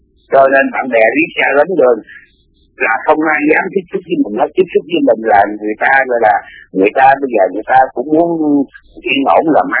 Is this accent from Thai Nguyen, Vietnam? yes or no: no; Ho Chi Minh City, Vietnam; mình là dân ở thành phố sống từ nhỏ tới lớn, thành phố mình là phố quê